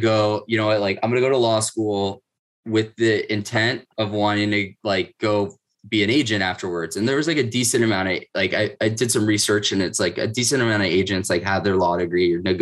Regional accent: Miami, Florida, United States; So went back to Florida. I'm from Miami originally and went to law school at University of Florida in Gainesville

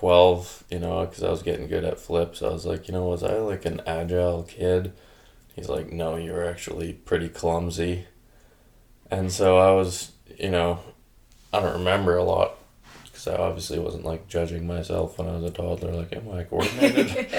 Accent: High River, Alberta, Canada; also born or lived in Airdrie; Well, I spent most of my life here in Hard River. So, originally, when I was about 4, I think, we moved from Airdrie, my family and I, to Hard River.

